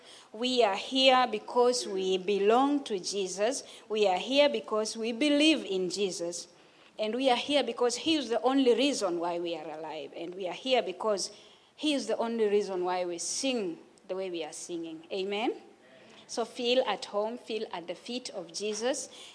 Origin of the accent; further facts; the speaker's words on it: Kenya; I come from Kenya, and I'm happy to be here this afternoon.